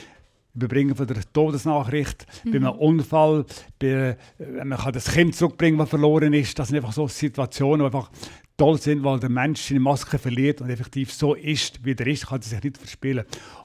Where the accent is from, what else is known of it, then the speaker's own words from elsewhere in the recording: Bern, Switzerland; Bin damals als Berner, als erster Ausländer bei der Grenzschutzgruppe 9 gewesen